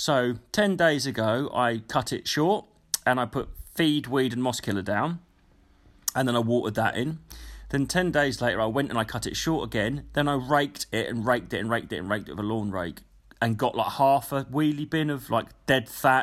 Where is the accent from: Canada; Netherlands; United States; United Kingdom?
United Kingdom; East of England; I am from East Anglia, mate. I know soil.